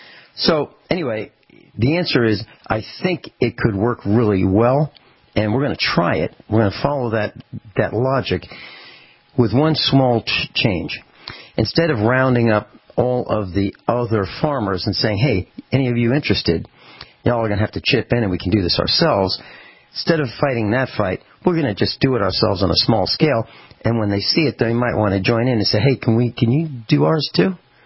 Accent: Virginia, United States; I'm a foreigner here. I come from a different land. I come from the East Coast, Virginia.

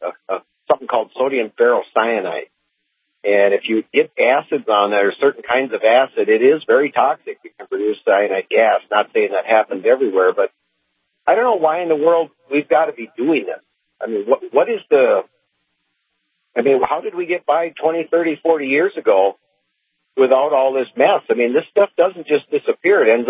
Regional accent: North Dakota, United States; I grew up in North Dakota when we didn't really use any, and somehow we lived through it all. And then I had to go elsewhere for jobs over the years, and I was able to escape those states and get back here

